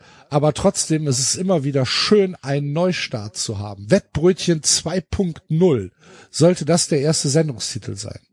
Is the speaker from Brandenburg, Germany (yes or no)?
no; Cologne, North Rhine-Westphalia, Germany; aber ich bin ja als Kölner schon in diesen Meisterschaftskampf involviert